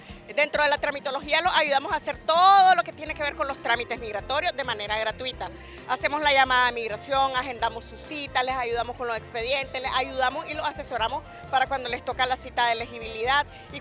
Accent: Nicaragua; now in Costa Rica; Cuando salí de Nicaragua a causa de temas represivos y venís a Costa Rica y te encontrás en un país diferente

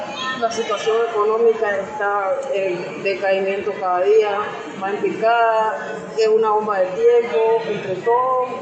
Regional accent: Nicaragua; somos el futuro de Nicaragua, nosotros los chavalos, y no es justo que todavía Nicaragua desde 2018 a la fecha siga igual

